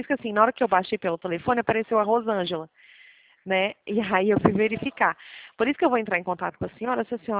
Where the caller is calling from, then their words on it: São José dos Campos, São Paulo, Brazil; Eu estou no escritório de São José dos Campos, Estado de São Paulo.